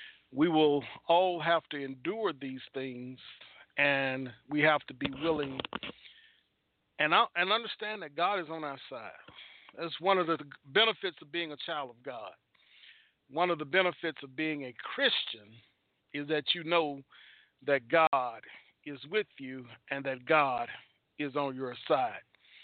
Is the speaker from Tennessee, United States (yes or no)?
yes; Dixonville, Tennessee, United States; Lived in the community that I grew up in Dixonville, Tennessee.